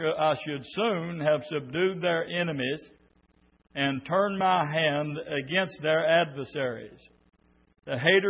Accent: United States; born there; But I'm also an American by birth, and I'm patriotic tonight.

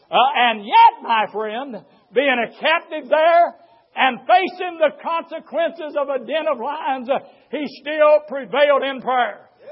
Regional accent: United States; born there; I want to thank Him this morning that I was born in America.

